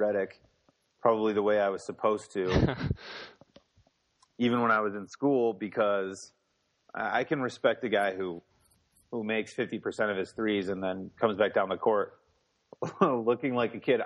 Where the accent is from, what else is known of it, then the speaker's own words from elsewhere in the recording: Iowa, United States; And growing up in Iowa, where Cliff Kingsbury used to ply his trade